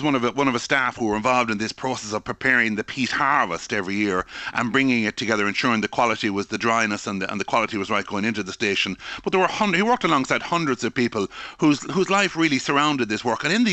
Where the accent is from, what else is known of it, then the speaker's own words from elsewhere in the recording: Lanesborough, Leinster, Ireland; And if you drive to my hometown of Lanesborough this morning